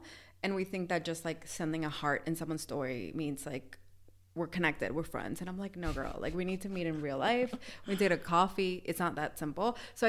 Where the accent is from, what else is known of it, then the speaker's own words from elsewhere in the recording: Venezuela; when I say I'm from Venezuela